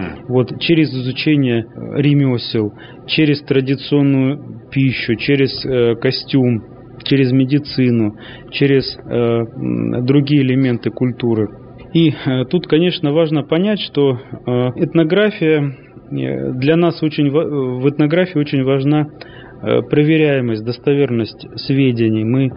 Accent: Barnaul, Altai Krai, Russia; А я ему говорю: «Да нет, я не кыргыз, я русский, я вот из Барнаула, с Алтая».

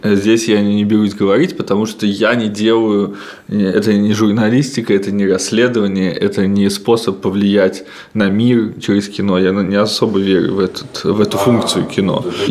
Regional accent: Tashkent Region, Uzbekistan; я не из города, не из Ташкента, я из Ташкентской области, и там мы с 5 класса осенью, уже там переодетые в рабочую одежду, после двух уроков шли собирать хлопок.

